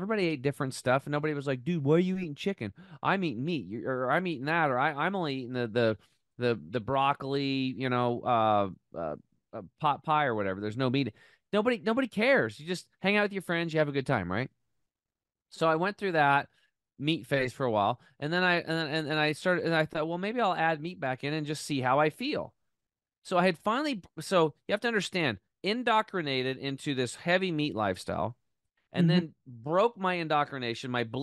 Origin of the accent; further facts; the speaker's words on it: Oregon, United States; I mean, I grew up in Eastern Oregon, redneck, and that's just part of the way it was